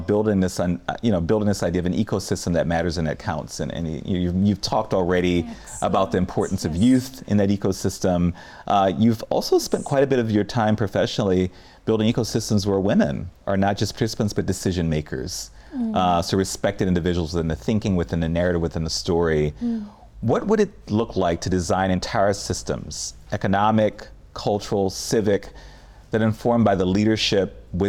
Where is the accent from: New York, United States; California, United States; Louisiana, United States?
Louisiana, United States; New Orleans; I mean, I'm from New Orleans, and I'm a seventh generation New Orleans native.